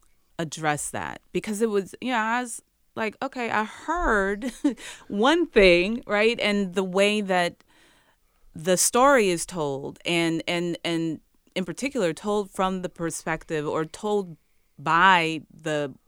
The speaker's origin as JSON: {"language": "English", "town": "Chicago", "region": "Illinois", "country": "United States", "said": "because I'm from Chicago, and in middle school and high school, house music was like the soundtrack of my life."}